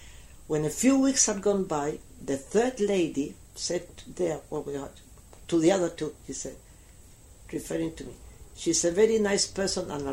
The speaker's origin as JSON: {"language": "English", "country": "Gibraltar", "tie": "born there", "said": "I mean, we are British passport. I don't consider myself English. I have a British passport because I was born in Gibraltar."}